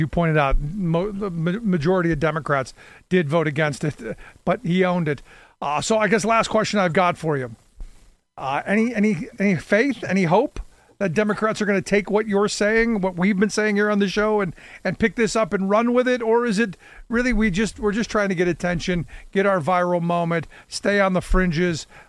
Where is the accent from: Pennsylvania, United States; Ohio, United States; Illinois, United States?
Ohio, United States; Cleveland; Look, I grew up in Cleveland. I witnessed deindustrialization happen.